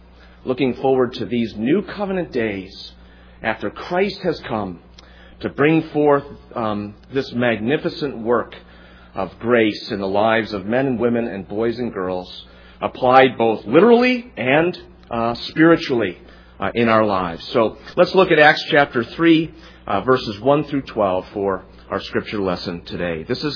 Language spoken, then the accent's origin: English; New York, United States; now in Westminster, United States; You know, I'm a transplant here in California. I'm originally from the Western New York area, have served congregations in upstate New York and in Tennessee.